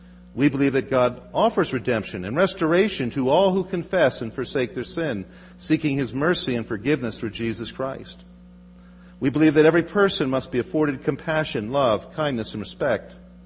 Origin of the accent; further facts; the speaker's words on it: Philadelphia, Pennsylvania, United States; I grew up in Philadelphia, just west of Philadelphia. All around me are brown signs.